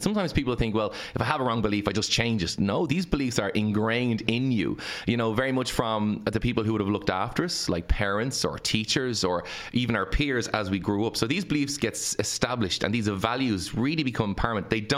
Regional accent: Ireland; And if someone says, yeah, I'm grand, we all do it as the Irish people, you know, say, I'm grand.

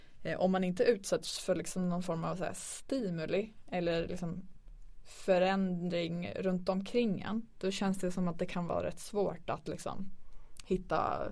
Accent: Örnsköldsvik, Västernorrland County, Sweden; när jag är hemma i Örnsköldsvik, där jag är uppvuxen.

